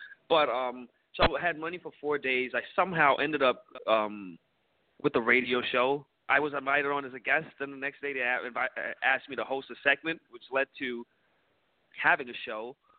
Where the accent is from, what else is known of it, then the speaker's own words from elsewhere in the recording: Denmark; moved away as an adult; because I'm from Denmark